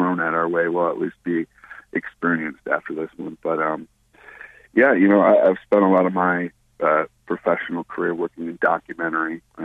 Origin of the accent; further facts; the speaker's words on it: Port Huron, Michigan, United States; yeah, you know, I grew up in Port Huron